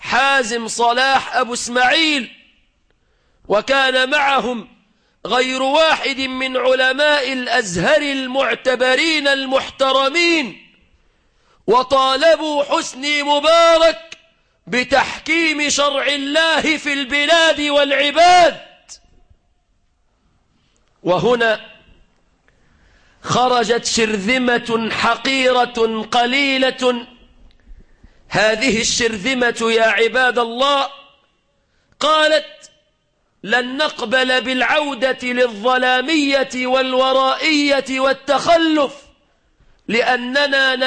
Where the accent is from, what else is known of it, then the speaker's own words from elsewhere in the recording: Egypt; بلدنا مصر